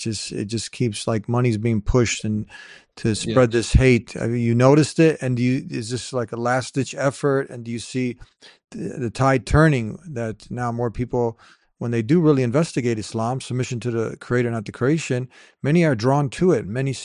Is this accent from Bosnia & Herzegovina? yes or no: yes; Bosnia & Herzegovina; now in United States; I'm from Bosnia. My family's from Bosnia. So we got a European American.